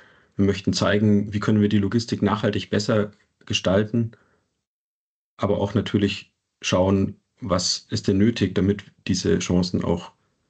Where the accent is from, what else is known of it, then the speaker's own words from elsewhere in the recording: Nuremberg, Bavaria, Germany; Ich komme aus Nürnberg